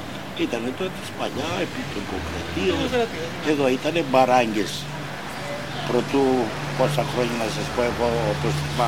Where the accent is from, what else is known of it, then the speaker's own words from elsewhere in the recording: Western Macedonia, Greece; Εμείς είμαστε από τον Ιφαίο Φλωρίνες